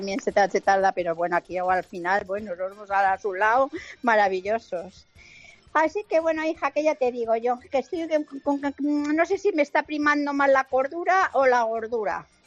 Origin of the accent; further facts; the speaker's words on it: Madrid, Community of Madrid, Spain; viva Madrid, que es mi pueblo, y felicidades a todas las almudenas y felicidades a todos los madrileños, que mañana es nuestro día.